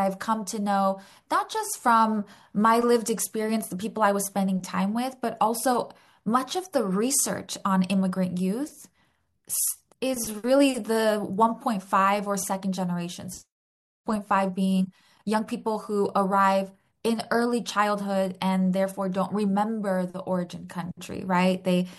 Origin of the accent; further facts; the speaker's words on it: Los Angeles, California, United States; I'm born and raised in Los Angeles, so I went to UCLA and then across town for my PhD at USC.